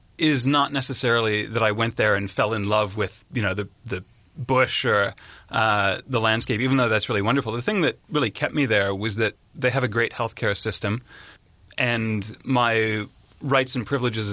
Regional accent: Munson Township, Ohio, United States; Yeah, I grew up just outside of Chardon in Munson Township and lived in the same house my entire life until I left for university, where my parents still live.

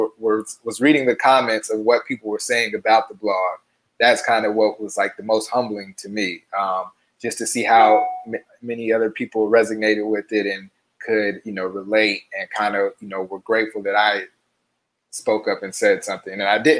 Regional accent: the South, United States; accent: Southern drawl; I'm from the South, so like I have kind of a Southern drawl, talk a little slower.

